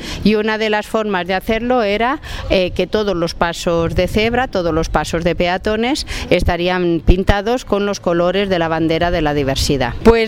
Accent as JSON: {"language": "Spanish", "town": "Barcelona", "region": "Catalonia", "country": "Spain", "said": "las alcaldías de Barcelona, de donde yo soy originaria"}